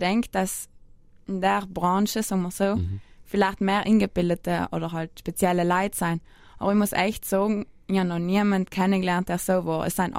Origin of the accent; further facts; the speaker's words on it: Trentino-Alto Adige, Italy; ich bin eine Südtirolerin